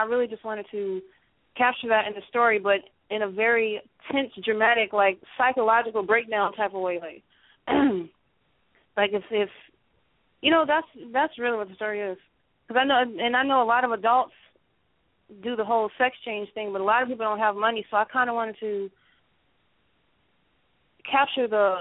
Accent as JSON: {"language": "English", "town": "Chicago", "region": "Illinois", "country": "United States", "said": "I'm from Chicago. I don't know. I didn't even know what Creole was until I came to Florida, and I was like, what are they saying?"}